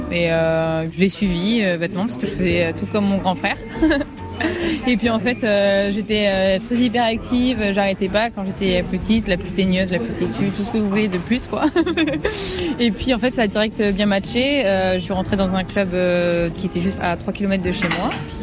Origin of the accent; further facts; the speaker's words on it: Toulouse, Occitanie, France; 22 ans. Je suis originaire de Toulouse.